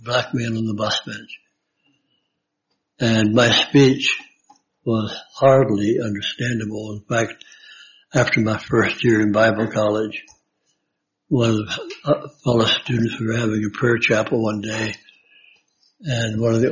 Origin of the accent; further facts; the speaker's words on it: Washington, District of Columbia, United States; I was raised in Washington, D.C., which is now a powder keg city, and we lived two blocks from the black neighborhood